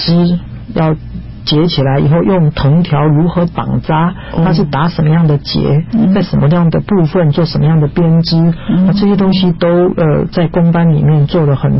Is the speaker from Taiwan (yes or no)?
yes; Taiwan; 我们来理解我们台湾人、台湾的祖先是什么